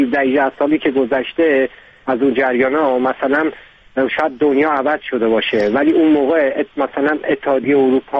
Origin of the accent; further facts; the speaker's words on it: Iran; moved away; 23 سال پیش از ایران اومدم بیرون به خاطر مسئله سیاسی که داشتم.